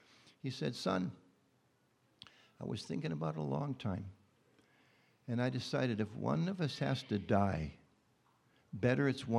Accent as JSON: {"language": "English", "town": "Detroit", "region": "Michigan", "country": "United States", "said": "I came from Detroit, and I don't, if anybody here's from Polish background, forgive me. In my era in Detroit"}